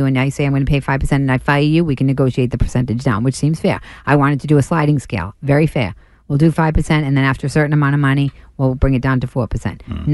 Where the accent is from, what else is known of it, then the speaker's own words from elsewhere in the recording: Dorchester, Massachusetts, United States; He did not sexually harass me because, first of all, I'm from Dorchester.